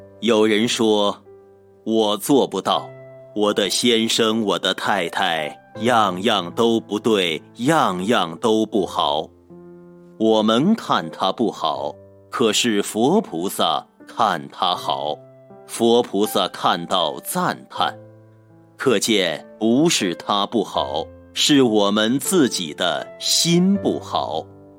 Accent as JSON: {"language": "Chinese", "country": "China", "said": "我们中国人常说家和万事兴"}